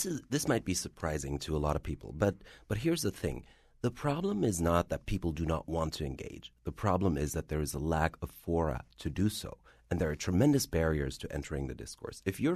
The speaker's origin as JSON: {"language": "English", "town": "Frankfurt", "region": "Hesse", "country": "Germany", "tie": "born or raised there", "second_language": "English", "said": "Well, I am of Algerian descent. I'm very much bicultural. I was born and raised in Frankfurt, so I am Arab. I am German."}